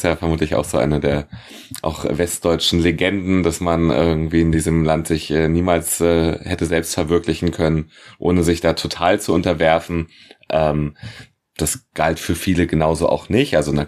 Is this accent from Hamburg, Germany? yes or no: no; Berlin, Germany; born there; Ich bin geboren in Berlin, Hauptstadt der DDR.